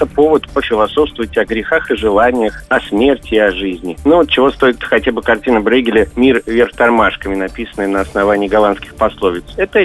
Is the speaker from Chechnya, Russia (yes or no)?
no; Kursk, Kursk Oblast, Russia; Мне, как коренному курянину, не нравится, когда жители города начинают сравнивать наш город с нашими соседями